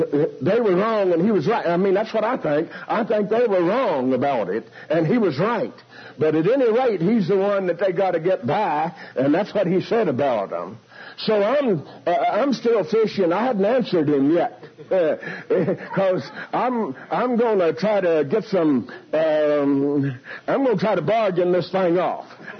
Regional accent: Texas, United States; I don't pretend to speak English. I'm a Texan.

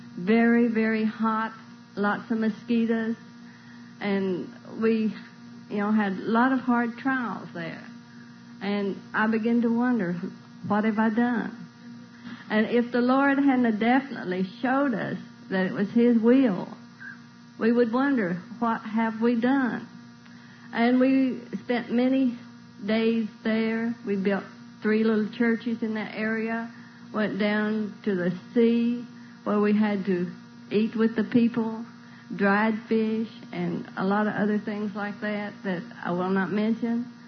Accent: Hot Springs, Arkansas, United States; I was raised mostly here in Hot Springs, went to school here.

